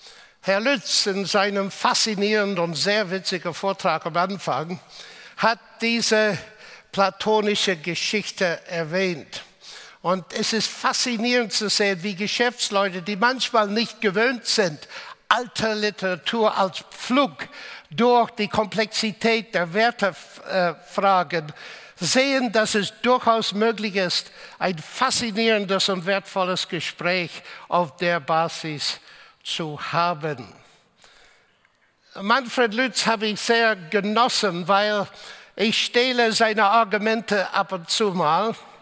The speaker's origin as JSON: {"language": "German", "country": "Ireland", "tie": "born or raised there", "second_language": "German", "said": "Es war schön, im Eröffnungsvortrag die schönen Bilder von meinem Heimat Irland zu sehen. Ich bin gebürtige Ire"}